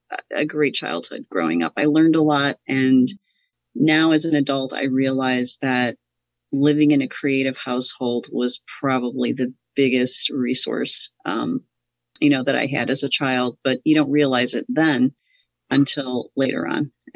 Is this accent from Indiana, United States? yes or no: yes; Hammond, Indiana, United States; Well, born and raised in Hammond, Indiana, educated in the Hammond Public Schools.